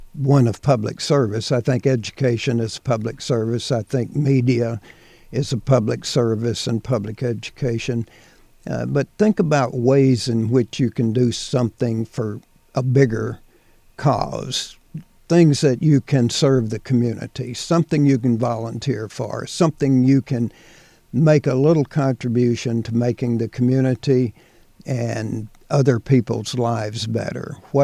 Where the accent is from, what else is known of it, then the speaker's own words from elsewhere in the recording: Deep South, United States; I don't think it's as bad as it was in the 40s and 50s when I grew up in the Deep South.